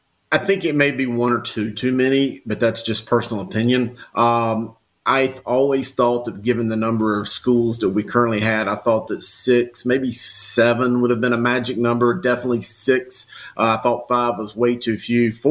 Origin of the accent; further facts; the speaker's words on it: Kannapolis, North Carolina, United States; that I represent is Kannapolis. Here on straddling the border of Cabarrus and Rowan County, been my hometown, and you know, happy to be here amidst my people.